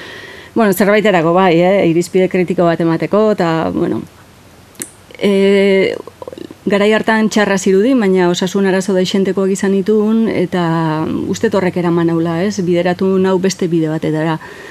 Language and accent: Basque; Urnieta, Basque Country, Spain; born there; ni urnietarra naiz jaiotzez. Urnietan Azkonobi eta Baserrikoa naiz